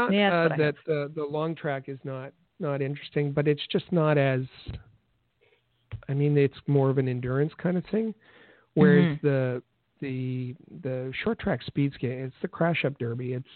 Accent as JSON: {"language": "English", "country": "Canada", "said": "If you start a conversation with the term ice hockey as a Canadian, we're going to judge you."}